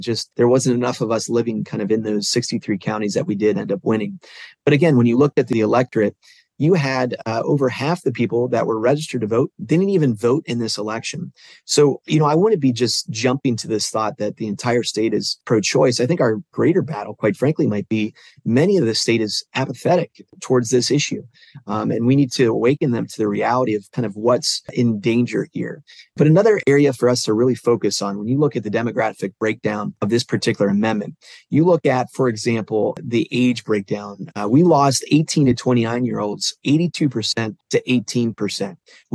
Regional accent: Ohio, United States; even here in my hometown. And I live in a pretty conservative place here in Northwest Ohio.

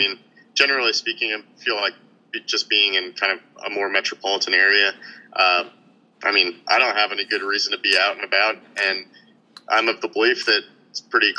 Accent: Virginia, United States; So the last stop on my dad's list was the Pentagon. So I grew up in Northern Virginia.

